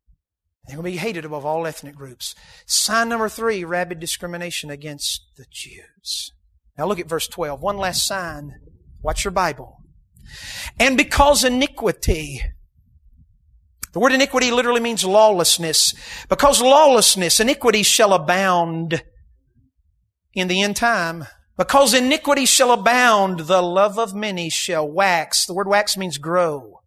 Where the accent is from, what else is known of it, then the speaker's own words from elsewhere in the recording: North Carolina, United States; Now, I'm from North Carolina, from the mountains, and we're slower over there.